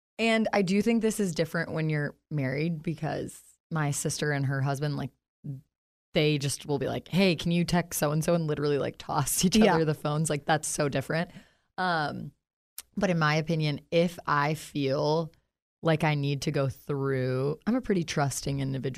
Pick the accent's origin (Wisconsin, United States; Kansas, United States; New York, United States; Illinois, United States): Wisconsin, United States; Green Bay; now in Nashville, United States; No, I am originally from Green Bay. I moved to Nashville in 2016.